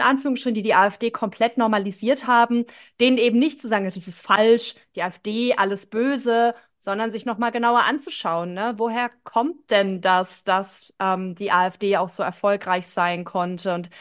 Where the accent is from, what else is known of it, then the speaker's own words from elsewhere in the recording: West Germany, Germany; weil ich komme auch aus dem Westen